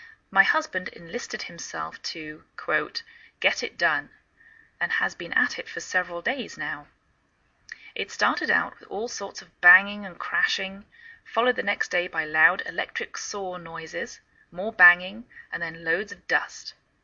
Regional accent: England, United Kingdom; now in United States

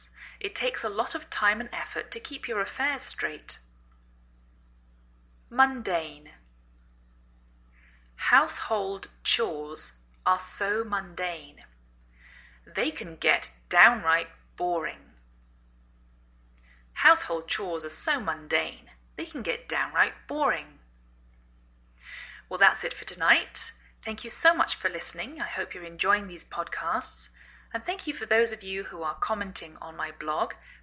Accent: England, United Kingdom; now in United States

